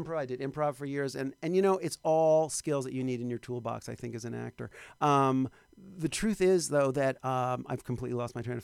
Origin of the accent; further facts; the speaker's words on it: New York, United States; In New York, you know what? Everybody looks like me in New York. I'm from New York. Everybody looks like me. I moved here within a week.